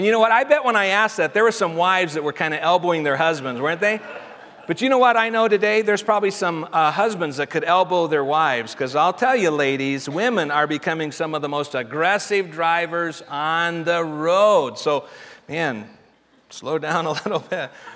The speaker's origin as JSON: {"language": "English", "town": "Denver", "region": "Colorado", "country": "United States", "tie": "born or raised there", "said": "I grew up in Denver, went to college in Nebraska, and I had to drive all the way across Nebraska at 55 miles an hour."}